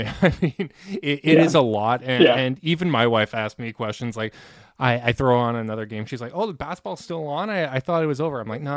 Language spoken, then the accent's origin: English; Canada; it hurts me as a Canadian. It truly does.